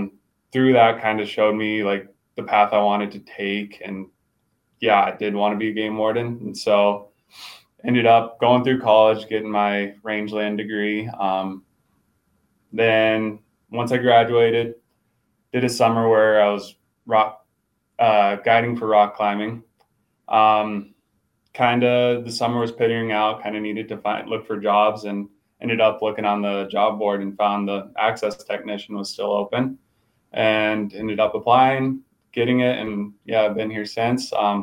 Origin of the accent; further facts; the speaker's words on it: Casper, Wyoming, United States; Yeah, so I'm from Casper, Wyoming.